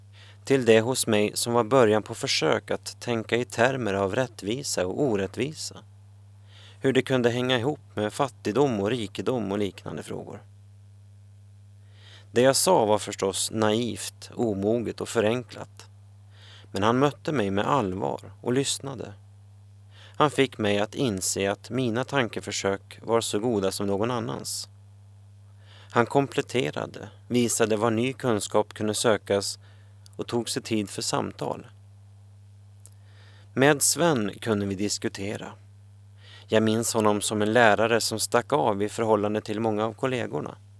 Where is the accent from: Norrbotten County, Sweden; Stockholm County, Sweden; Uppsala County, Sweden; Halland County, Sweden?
Norrbotten County, Sweden; Ragnvallsträsk; Jag är uppväxt i Ragnvalls träsk 1,5 mil utanför stan. Efter att ha gått de första 6 åren i byskolan kom jag ut i den stora världen, till stan. Året var 1965 och jag var 13 år.